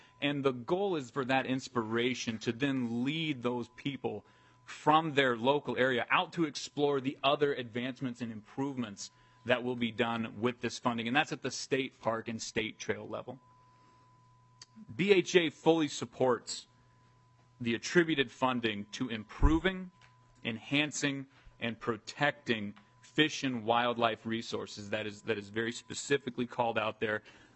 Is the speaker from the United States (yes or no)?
yes; United States; now in Minnesota, United States; Although where I'm from is the epitome of rural America, the five-county area surrounding my hometown was made up of less than 1% public land. When I came to Minnesota